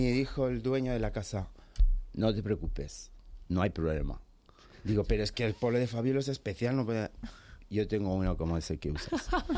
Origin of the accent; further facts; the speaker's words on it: Huesca, Aragon, Spain; yo soy, es decir, que soy aragonés, soy de Huesca